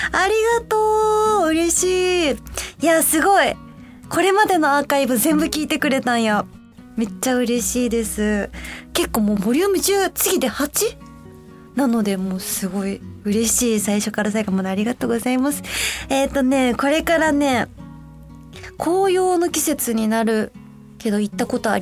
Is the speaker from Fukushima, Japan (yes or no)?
no; Osaka, Japan; accent: Kansai dialect; 私、もともと大阪出身なんで、普段、関西弁で話してることが多いんですけど